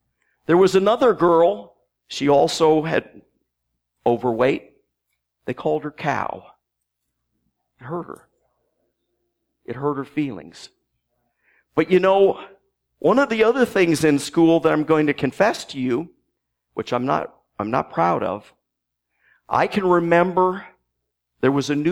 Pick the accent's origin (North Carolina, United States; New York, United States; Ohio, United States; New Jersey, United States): New Jersey, United States; You know, I was born in New Jersey, lived there for 10 years.